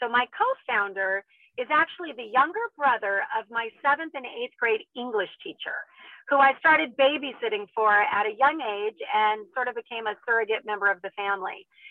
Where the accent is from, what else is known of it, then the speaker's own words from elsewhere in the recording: California, United States; as a kid, I grew up in the Mojave Desert, which is in Southern California